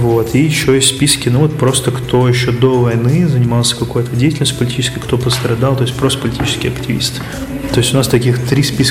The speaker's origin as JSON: {"language": "Russian", "region": "Moscow", "country": "Russia", "said": "я из Москвы."}